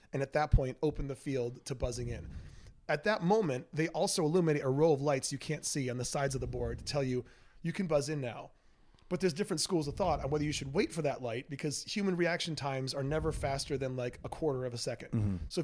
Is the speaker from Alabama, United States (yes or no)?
no; Ann Arbor, Michigan, United States; also born or lived in Minnesota; I'm from Ann Arbor, Michigan. Raised there, born in Minnesota.